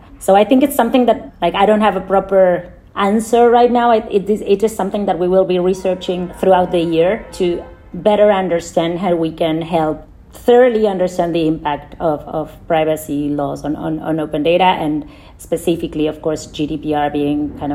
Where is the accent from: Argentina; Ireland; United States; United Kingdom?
Argentina; And for example, I come from Argentina.